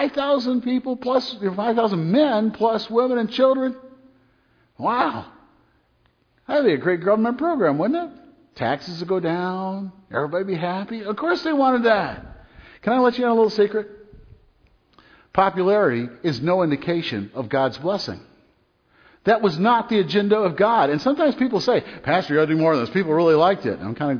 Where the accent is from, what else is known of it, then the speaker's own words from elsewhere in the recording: Michigan, United States; I like that because I'm from Michigan.